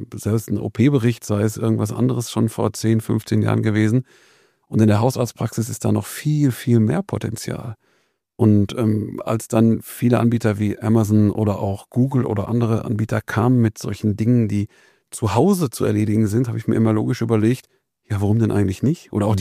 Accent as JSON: {"language": "German", "region": "North Rhine-Westphalia", "country": "Germany", "said": "ich komme aus dem Sauerland"}